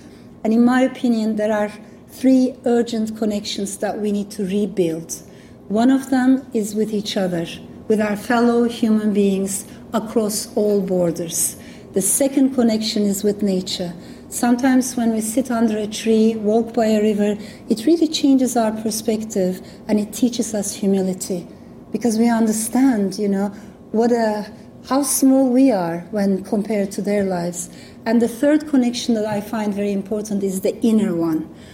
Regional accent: Ankara, Turkey; also born or lived in Strasbourg, France; I was born in France, in Strasbourg, but I did not live in Strasbourg for a long time because my parents got separated. My father stayed in France, he got married again, and my mother brought me to Turkey, to Ankara.

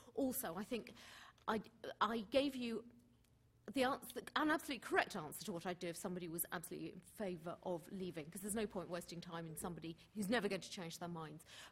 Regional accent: Liverpool, North West England, United Kingdom; I'm not a Londoner either, but I am from a northern town, or the northwest, Liverpool, where my city is actually quite strongly in favour of remaining

